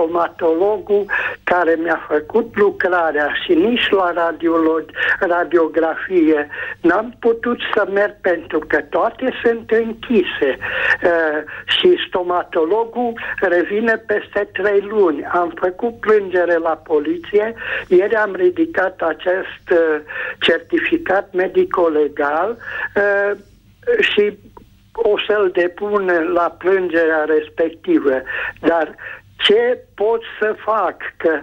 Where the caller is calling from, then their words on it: Cluj-Napoca, Cluj County, Romania; sunt din Cluj, Napoca și am următoarea întrebare și problemă.